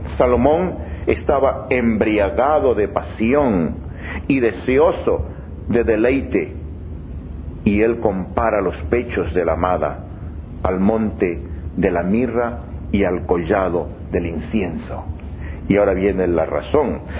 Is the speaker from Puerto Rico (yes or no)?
no; China; no me sonrojo porque soy chino